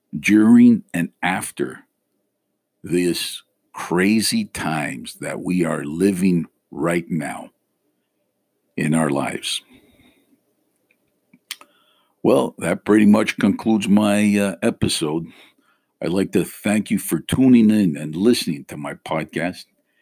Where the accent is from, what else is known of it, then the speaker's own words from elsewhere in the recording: Canada; I was born and raised in Canada, but both my parents raised me with the Greek way of life.